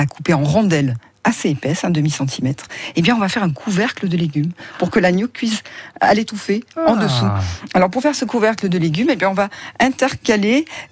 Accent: Provence-Alpes-Côte d'Azur, France; Tian en terre cuite qu'on utilise beaucoup chez nous en Provence

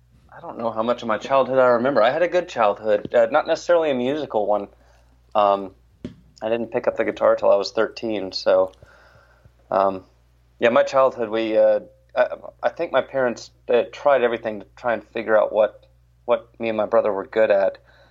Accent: Knoxville, Tennessee, United States; I grew up in Knoxville, Tennessee, just a couple hours east of Nashville.

